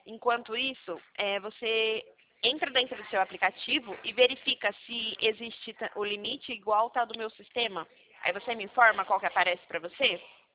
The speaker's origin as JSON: {"language": "Portuguese", "town": "Poços de Caldas", "region": "Minas Gerais", "country": "Brazil", "tie": "born or raised there", "said": "Eu também sou de Minas, viu? Sou de Pós-Caldas."}